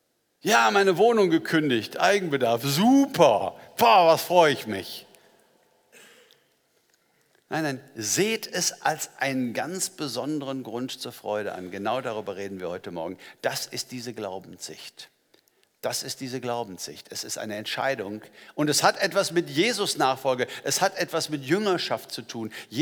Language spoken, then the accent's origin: German; Langerfeld, North Rhine-Westphalia, Germany; ticke da also eher westfälisch, kein Wunder, ich komme ja aus Langerfeld, ich bin ja schon ein bisschen mehr in diese Richtung.